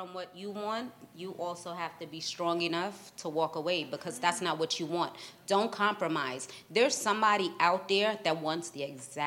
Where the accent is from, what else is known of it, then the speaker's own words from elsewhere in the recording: Guyana; I'm from Guyana, so, I mean, like, we doing the wine and stuff, and we doing the Dutty wine and everything.